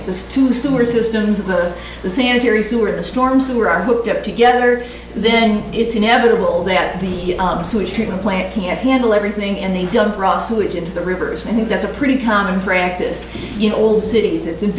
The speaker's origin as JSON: {"language": "English", "region": "Midwest", "country": "United States", "said": "I'm from the Midwest, where this is really on the top of a lot of people's agendas"}